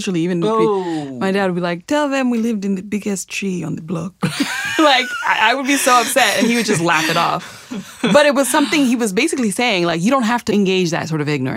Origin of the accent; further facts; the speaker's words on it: Champaign, Illinois, United States; You know, I grew up in East Central Illinois in a Midwest college town, you know, Champaign, Illinois, a university town.